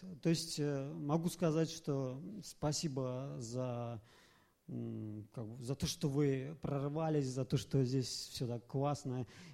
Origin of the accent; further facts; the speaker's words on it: Finland; я из Финляндии.